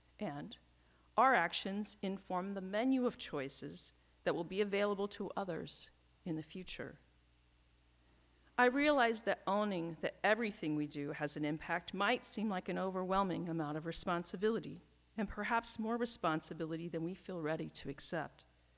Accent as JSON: {"language": "English", "region": "Ohio", "country": "United States", "tie": "born or raised there", "said": "The dawn chorus of birdsong that once greeted my ears each morning as a child growing up in Ohio filled me with life and energy for a new day."}